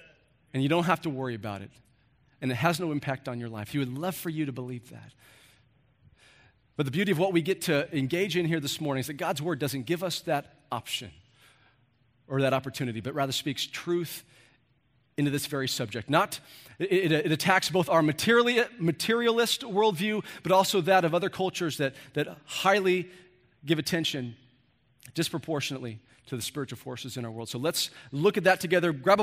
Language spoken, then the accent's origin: English; United States; Because I'm an American. I'm a Westerner. I grew up in a culture where we don't believe in that stuff.